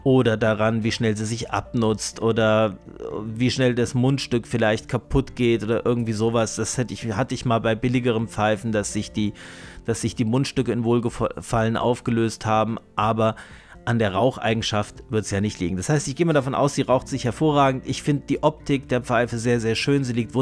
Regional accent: Marburg, Hesse, Germany; naja, ich komme aus Marburg, ich bin jetzt mal in München

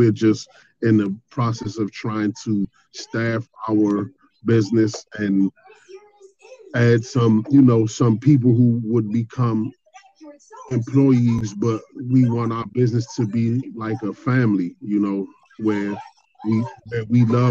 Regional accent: Washington, District of Columbia, United States; I'm born and raised in Uptown Washington, D.C.

